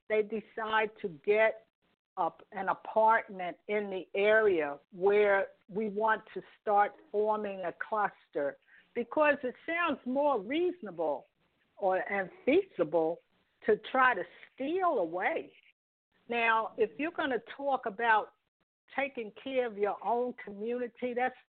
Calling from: New Jersey, United States; I'm calling from New Jersey.

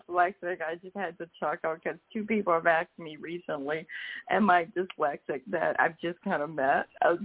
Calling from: Georgia, United States

